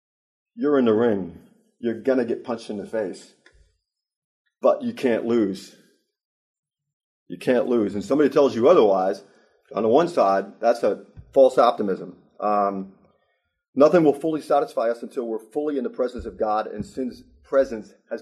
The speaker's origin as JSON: {"language": "English", "region": "New York", "country": "United States", "said": "I'm from New York."}